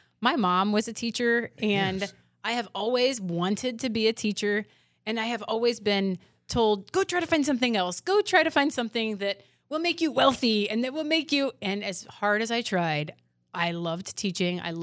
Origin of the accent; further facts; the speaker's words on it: Indiana, United States; Mississinewa Valley is where I graduated.